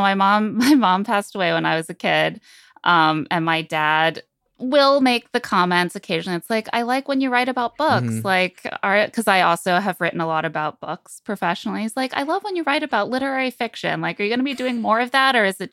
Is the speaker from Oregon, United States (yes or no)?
no; South Bend, Indiana, United States; I am from South Bend, Indiana. I was born in 1988 in that city.